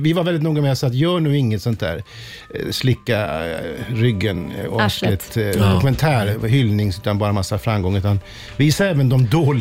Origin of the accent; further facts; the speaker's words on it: Skövde, Västra Götaland County, Sweden; jag har ju en jättefin relation till Skövde. Och det är ju där jag växte upp.